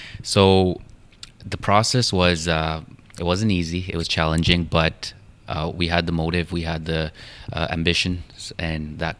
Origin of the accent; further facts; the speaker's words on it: Mississauga, Ontario, Canada; No, I am actually from Mississauga. So I my family lives about 10 minutes from the airport. This is where I grew up.